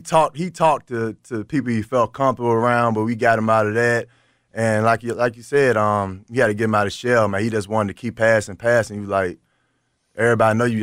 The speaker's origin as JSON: {"language": "English", "town": "Richmond", "region": "Virginia", "country": "United States", "said": "You know, I'm from Richmond, Virginia, man. Mm-hmm. It's kind of similar to where I'm from."}